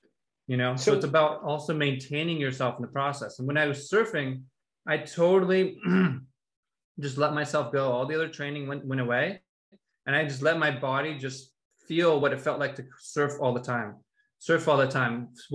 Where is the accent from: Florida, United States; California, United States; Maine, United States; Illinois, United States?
California, United States; moved away as an adult; now in Mexico; So 6 years ago, I moved to Mexico just because something just didn't feel right